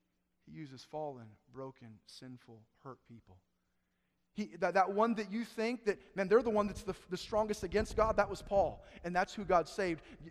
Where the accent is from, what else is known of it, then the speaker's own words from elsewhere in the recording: United States; born there; I don't deserve to go to heaven any more than they do, just because I was born in America or I was born in the family that I was.